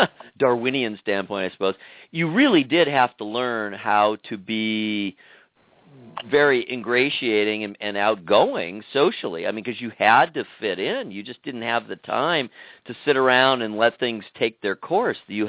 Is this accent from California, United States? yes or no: yes; California, United States; the town I grew up in Southern California was pretty heavily commuter.